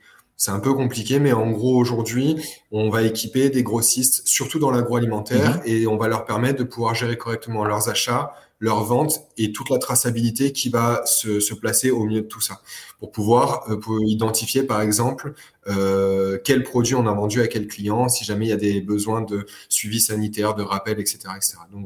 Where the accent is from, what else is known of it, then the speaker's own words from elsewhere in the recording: Nice, Provence-Alpes-Côte d'Azur, France; je suis niçois, clairement. Je suis né ici, j'ai fait toutes mes études ici, j'ai toujours vécu ici.